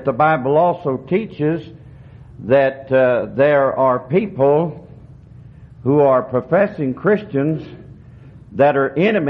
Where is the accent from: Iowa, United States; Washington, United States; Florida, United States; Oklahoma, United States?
Oklahoma, United States; Seminole; I was raised in a Baptist church. My dad was a businessman in Seminole, Oklahoma, and I was raised in the Baptist church.